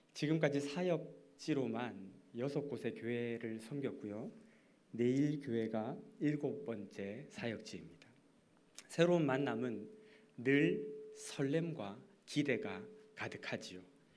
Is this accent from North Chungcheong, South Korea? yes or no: no; Goryeong, North Gyeongsang, South Korea; 저는 시골 출신입니다. 경북 고령군 쌍림면 월망리가 제 본적지이고 부모님은 아직도 거기 살고 계십니다. 본관은 현풍이고요. 예국 공파 15대손입니다.